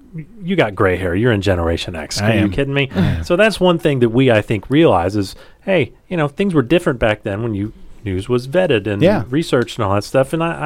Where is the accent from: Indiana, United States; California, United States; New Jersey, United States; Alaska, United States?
Indiana, United States; I grew up in Indiana.